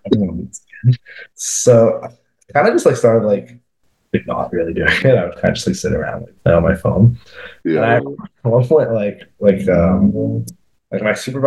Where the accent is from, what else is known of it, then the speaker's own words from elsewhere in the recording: Toronto, Ontario, Canada; Like we're from Toronto